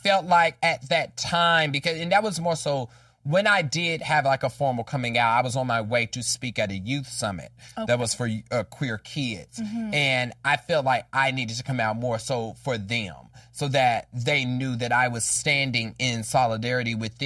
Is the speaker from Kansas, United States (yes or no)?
yes; Kansas, United States; born or raised there